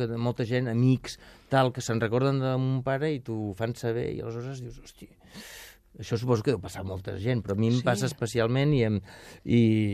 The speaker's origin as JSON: {"language": "Catalan", "town": "Vilanova", "region": "Catalonia", "country": "Spain", "said": "nascut... Soc de Vilanova."}